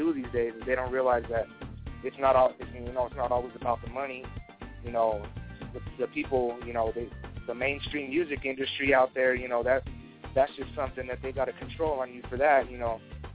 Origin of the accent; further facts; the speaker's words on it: Denver, Colorado, United States; I'm from Denver, Colorado.